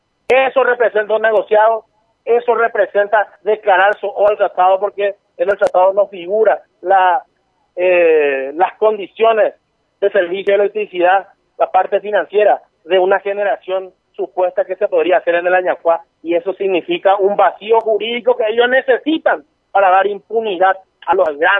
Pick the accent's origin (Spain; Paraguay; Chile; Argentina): Paraguay; la única alternativa que tenemos como paraguayos es la Asamblea Nacional Constituyente Originaria